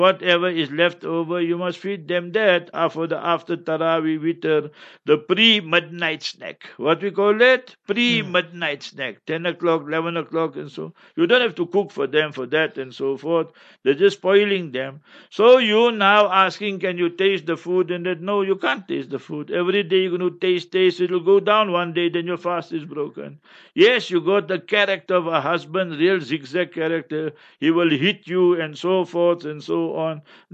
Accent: South Africa; born there; I was born in apartheid. I was born in the African location. So we went through all this.

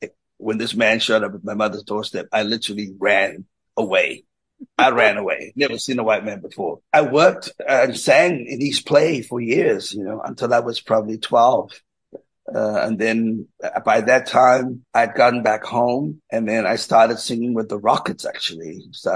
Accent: Belgravia, Gauteng, South Africa; also born or lived in Durban; So, I grew up in Belgravia, you know, I think my earliest memories of Belgravia was kind of short lived because the next thing I knew, I was whisked away in a car all the way to Durban when I was like six or seven.

